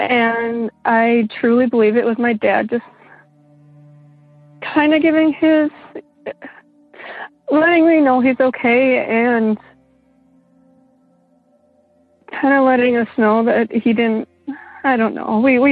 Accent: Wisconsin, United States; I'm from Wisconsin, in the Ozaukee area is where I grew up.

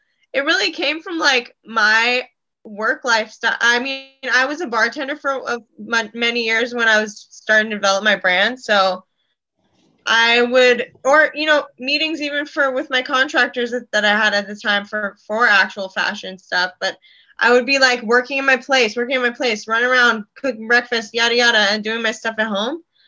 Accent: Newport Beach, California, United States; Newport Beach, California.

